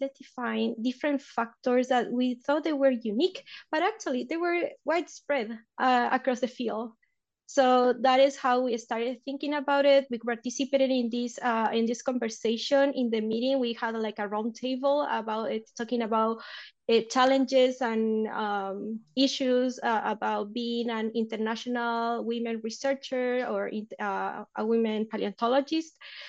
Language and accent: English; Chile; also born or lived in Santa Cruz, United States; now in Caldera, Chile; I'm a paleontologist from Chile. I did my PhD in Santa Cruz, California, and I just came back to Chile, and now I'm based in Caldera. It's a small town in the Atacama Desert in the very north of Chile.